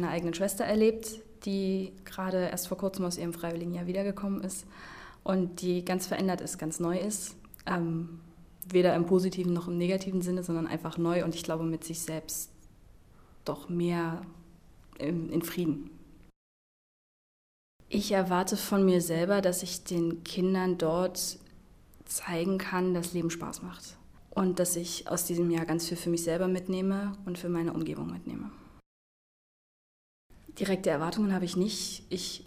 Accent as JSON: {"language": "German", "town": "Dresden", "region": "Saxony", "country": "Germany", "said": "ich komme aus Dresden"}